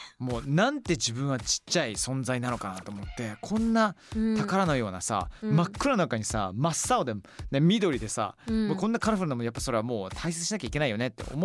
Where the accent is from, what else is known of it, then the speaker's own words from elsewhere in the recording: United Kingdom; Japanese is a second language; 僕イギリス人としてはちょっとお話ししたいのが